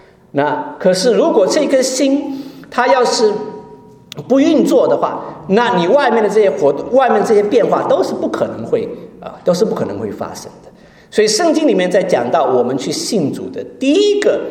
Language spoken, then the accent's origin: Chinese; China; 我们中国人过任何节都是要吃饭的